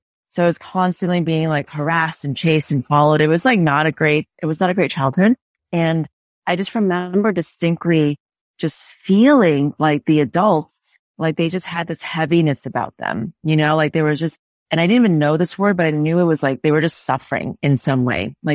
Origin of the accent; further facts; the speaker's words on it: Northeast, United States; maybe in the Northeast, I'm from the Northeast, you just expect sarcasm.